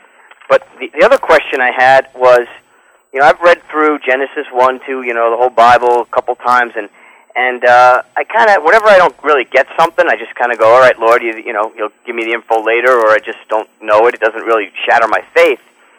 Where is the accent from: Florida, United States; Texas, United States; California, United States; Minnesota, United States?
Florida, United States; born there; now in New York, United States; New York. Well, you know, like I said, I was born in Florida, so I'm kind of misplaced over here.